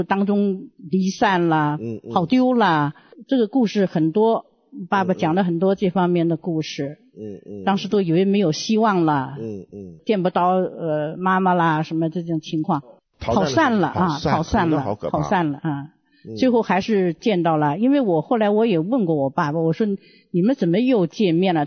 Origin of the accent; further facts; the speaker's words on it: Baotou, Inner Mongolia, China; born there; 在那儿，我就是生在包头的。